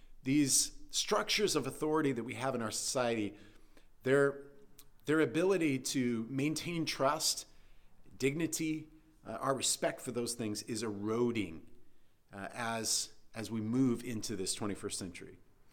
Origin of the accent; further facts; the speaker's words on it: United States; because as an American, growing up in American society, it seemed also very unnecessary to be so formal about things.